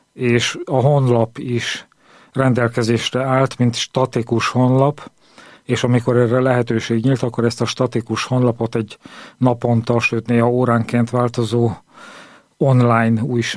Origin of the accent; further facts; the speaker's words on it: Hungary; És a magyar kultúrájáért mi magyarok vagyunk a felelősek.